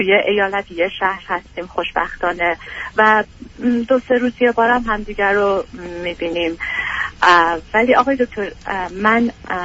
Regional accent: Iran; moved away as an adult; من 34 سالمه، تقریبا 10 سال خارج از ایران هستم.

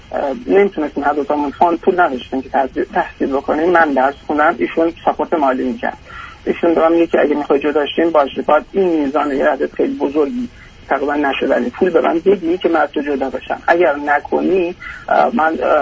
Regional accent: Iran; moved away as an adult; now in Australia; بعد از 5 سال هم از ایران خارج شدیم و مهاجرت کردیم به استرالیا و اومدیم اینجا

